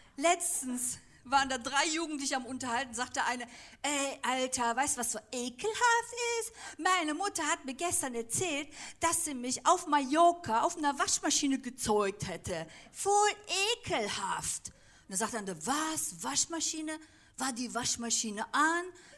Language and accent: German; Turkey; Ich bin beides. Ich bin Türkin und Deutsche.